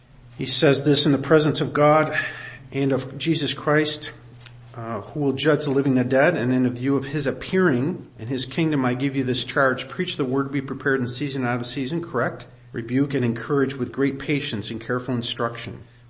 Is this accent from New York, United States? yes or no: yes; New York, United States; Now, I'm from New York, so I speak 20 times faster than Grand Rapidians.